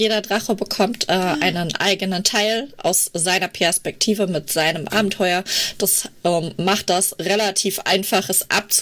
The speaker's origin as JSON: {"language": "German", "region": "Bavaria", "country": "Germany", "said": "Ich bin aus der Nürnberger Region, Autorin, Lektorin, Schreibcoach und Dienstleisterin für Self-Publisher"}